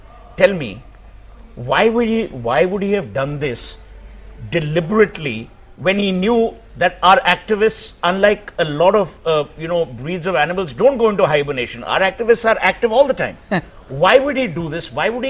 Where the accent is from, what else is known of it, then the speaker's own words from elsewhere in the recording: Kolkata, West Bengal, India; Mr. Pai, let a lady speak. We are all from Calcutta.